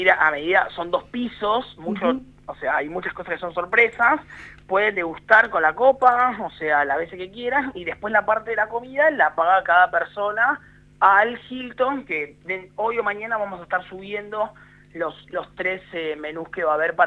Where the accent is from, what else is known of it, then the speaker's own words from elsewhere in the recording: Buenos Aires, Argentina; nosotros somos de Buenos Aires